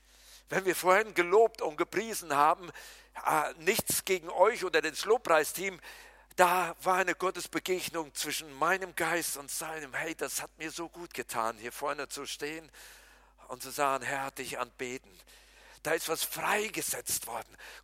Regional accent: Berlin, Germany; Ich kann das auch als echter Berliner.

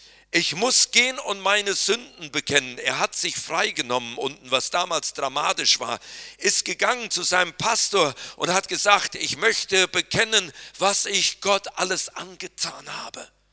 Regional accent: North Rhine-Westphalia, Germany; Auch aus meiner Heimat im Siegerland, um das Jahr 1900, da gab es da noch Bergbau.

